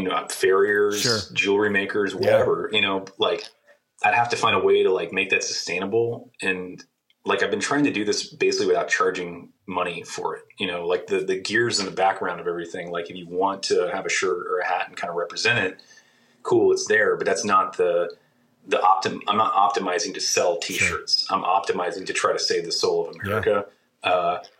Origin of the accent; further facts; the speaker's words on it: New Zealand; I'm from New Zealand, but I really believe in this.